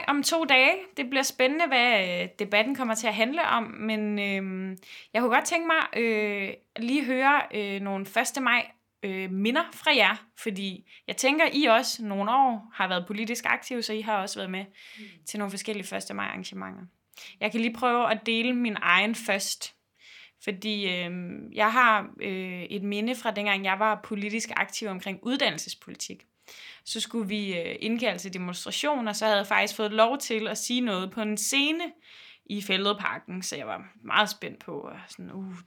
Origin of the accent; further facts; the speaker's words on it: Jutland, Denmark; now in Copenhagen, Denmark; Jeg er også selv fra Jylland jo